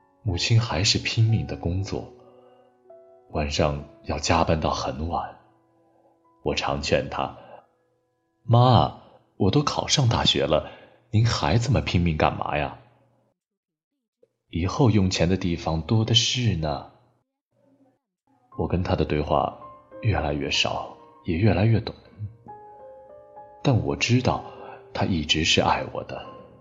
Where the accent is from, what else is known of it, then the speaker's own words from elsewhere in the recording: Guizhou, China; 贵州位于我国西南腹地深处，自古以来都以地下人稀而著称。我的家乡就在这一座座青山的相思线上